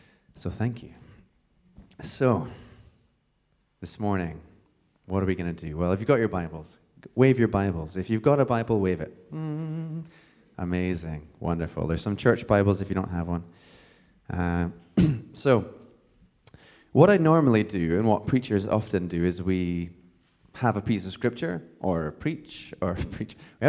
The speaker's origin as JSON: {"language": "English", "region": "Scotland", "country": "United Kingdom", "said": "as someone from a very small town in Scotland, yes, I am Scottish, even though I don't sound it"}